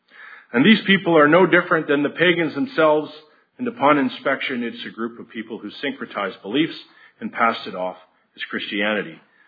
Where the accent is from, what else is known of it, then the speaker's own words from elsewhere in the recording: Canada; in my opinion, as a Canadian, it's almost an expected tradition for us.